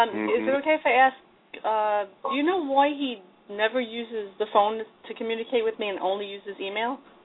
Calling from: New York, United States; I'm calling from New York.

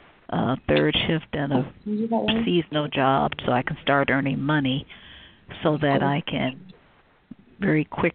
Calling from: Cleveland, Ohio, United States; I'm calling from Cleveland, Ohio.

